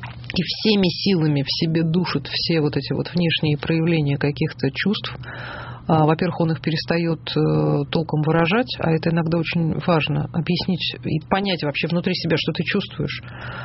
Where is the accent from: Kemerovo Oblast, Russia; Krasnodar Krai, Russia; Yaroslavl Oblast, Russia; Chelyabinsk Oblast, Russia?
Yaroslavl Oblast, Russia; Yaroslavl; Дорогой, я из Ярославля.